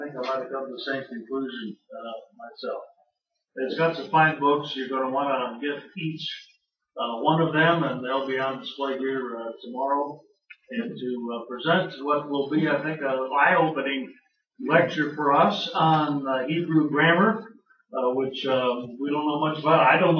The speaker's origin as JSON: {"language": "English", "town": "Chicago", "region": "Illinois", "country": "United States", "tie": "born or raised there", "said": "In Chicago, I was born in Chicago, grew up on the north side, not too far away, Jewish neighborhood, of course."}